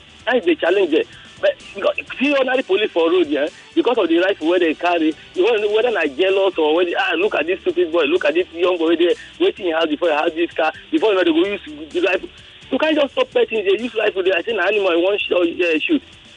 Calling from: Lagos, Nigeria; I'm calling from Victoria Island now.

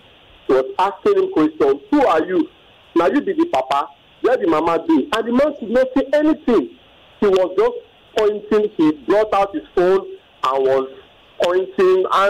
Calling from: Alakpere, Lagos, Nigeria; I'm calling from Alakpere.

